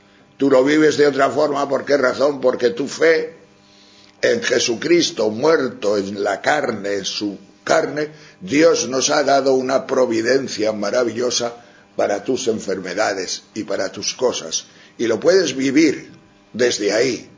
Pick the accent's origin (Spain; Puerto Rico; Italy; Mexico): Spain; sobre todo por mi tierra, por las montañas de los picos de Europa